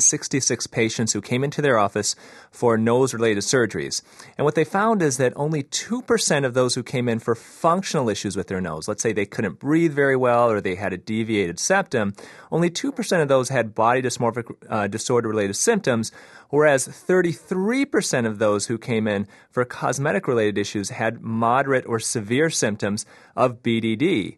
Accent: United States; born there; I was born here in the States, but my parents are Korean. They're from South Korea.

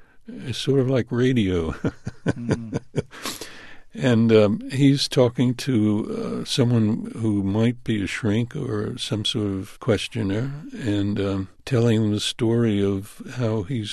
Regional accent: United States; I'm an American novelist writing about my country.

